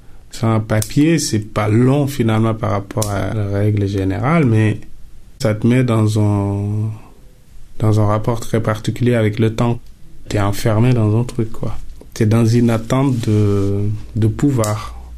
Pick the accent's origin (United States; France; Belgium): Belgium; Brussels; De Bruxelles.